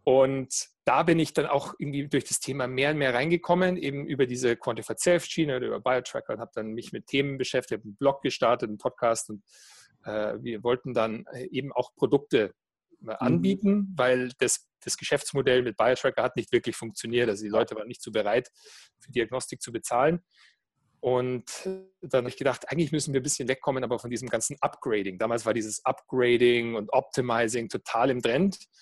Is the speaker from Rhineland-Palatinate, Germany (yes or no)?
no; Weilheim, Bavaria, Germany; now in Berlin, Germany; weil ich bin ja ein gebürtiger Bayer. Das hört man so ein bisschen an der Sprachfarbe. Ich bin jetzt schon Wahl-Berliner seit einiger Zeit, aber geboren und aufgewachsen in Weilheim im Oberbayern, da Richtung Garmisch raus von München.